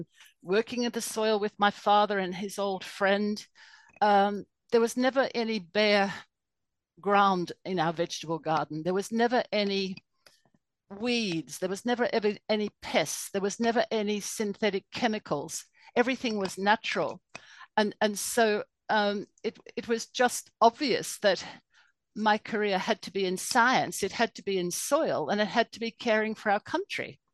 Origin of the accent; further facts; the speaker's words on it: Queensland, Australia; Well, I grew up on the Atherton Tablelands in far north Queensland.